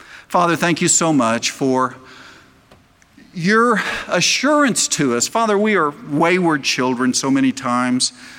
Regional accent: Oklahoma, United States; I'm a kid from Oklahoma, here in Fort Lauderdale. It's a little different culture.

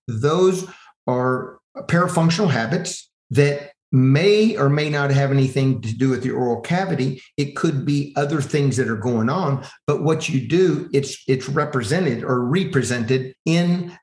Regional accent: Texas, United States; So for me, again, I'm from Texas. I like things big.

